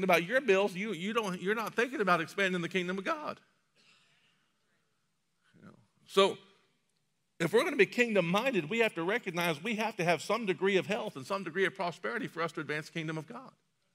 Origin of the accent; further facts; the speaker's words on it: Ohio, United States; now in Indiana, United States; this is one thing I grew up with in the Buckeye State that I think Indiana has definitely got it better in.